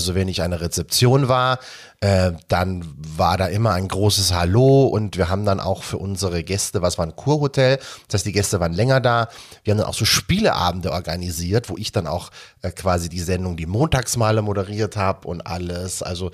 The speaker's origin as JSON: {"language": "German", "region": "Bavaria", "country": "Germany", "said": "weil ich nicht aus Oberfranken komme, so wie du, sondern aus dem schönen Oberbayern."}